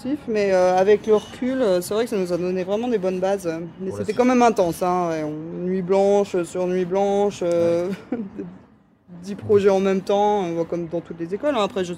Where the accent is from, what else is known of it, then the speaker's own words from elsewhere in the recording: Paris, Île-de-France, France; also born or lived in United States; j'ai grandi à Paris, puis en banlieue, puis après 2 ans aux États-Unis. Puis je suis revenu en France